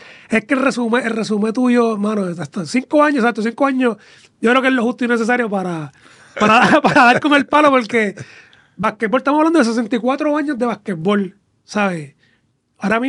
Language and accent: Spanish; Bayamón, Puerto Rico; nosotros somos de Bayamón